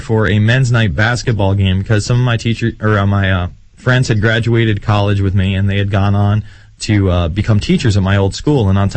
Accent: New York, United States; I'm from New York. You know, I've been inside the World Trade Center.

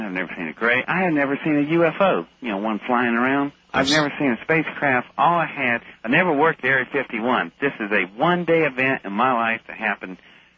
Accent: West Virginia, United States; born there; I was born in West Virginia. I'm a hillbilly, for God's sake.

